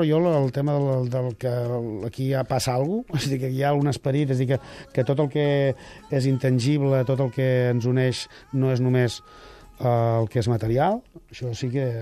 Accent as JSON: {"language": "Catalan", "region": "Catalonia", "country": "Spain", "accent": "Catalan", "said": "Però si tinc accent català"}